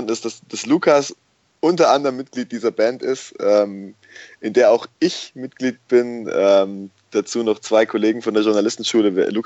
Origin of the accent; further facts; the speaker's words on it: Urbach, Baden-Württemberg, Germany; ich komme ja aus dem Remstal und habe in Urbach mein Elternhaus